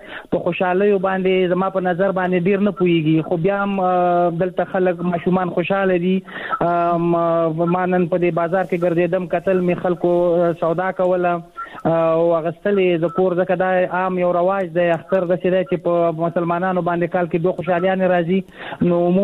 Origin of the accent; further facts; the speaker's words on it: Afghanistan; now in Pakistan; مونږ په افغانستان په پاکستان کې کډوال یو مهاجر یو